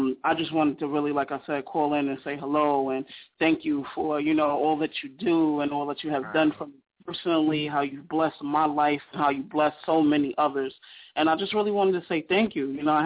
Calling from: New Jersey, United States; I'm calling out of Jersey.

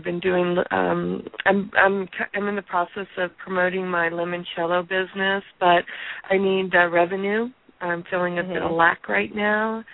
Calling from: California, United States; I'm calling from California.

